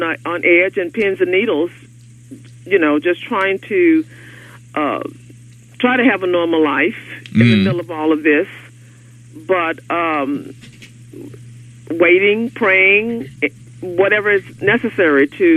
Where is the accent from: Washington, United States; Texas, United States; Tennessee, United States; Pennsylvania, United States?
Texas, United States; Dallas; now in Los Angeles, United States; I'm from Dallas, Texas.